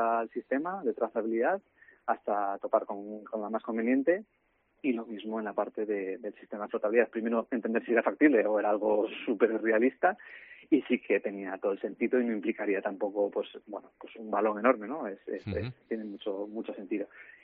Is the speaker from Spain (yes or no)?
yes; Vigo, Galicia, Spain; navego toda mi vida desde pequeñito, yo soy de Vigo